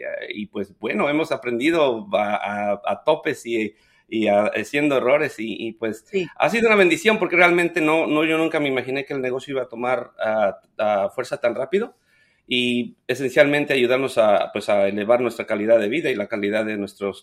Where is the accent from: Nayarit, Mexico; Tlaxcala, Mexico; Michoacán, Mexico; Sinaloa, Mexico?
Michoacán, Mexico; Ucareo; now in United States; Soy originario de Michoacán. El pueblo se llama Ucareo. Es un pueblo bien chiquito. Se especializa en la producción de peras. So, es una región de peras muy cerca al santuario de la mariposa monarca. Wow. Me moví para Estados Unidos en el 2004.